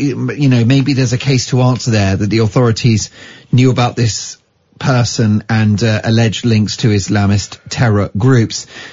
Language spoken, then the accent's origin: English; London, United Kingdom; I went to school, you know, in North London, and I obviously we grew up in London, right? It's a great city.